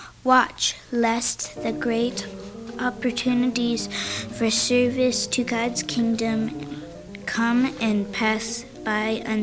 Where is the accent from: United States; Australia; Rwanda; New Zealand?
United States; Tualatin, Oregon; I am from Tualatin, Oregon.